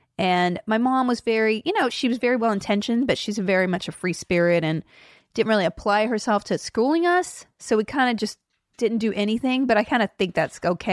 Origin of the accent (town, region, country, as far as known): Huntsville, Alabama, United States